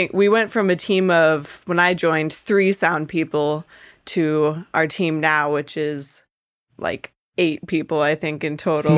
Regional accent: Chicago, Illinois, United States; I'm from Chicago

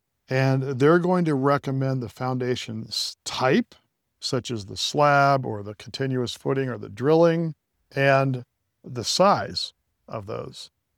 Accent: California, United States; I grew up in a home like this, and that's because I grew up in the Bay Area, and a lot of the soil in the Bay Area is clay, at least in the South Bay Area.

